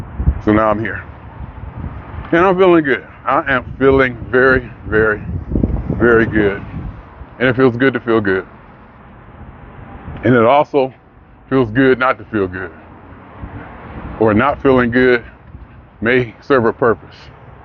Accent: Youngstown, Ohio, United States; now in California, United States; That I grew up in Youngstown, Ohio. There's no place more precious. I think it's the best place where I grew up, how I grew up.

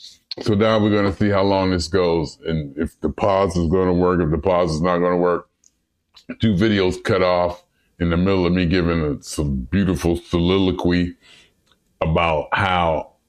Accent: Youngstown, Ohio, United States; I'm from Youngstown. I love Youngstown.

